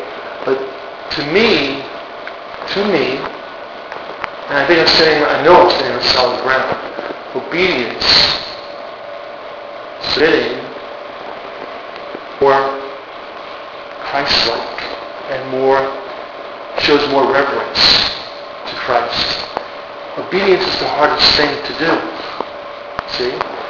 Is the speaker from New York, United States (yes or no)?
yes; New York, United States; When we were growing up in New York, and we still do this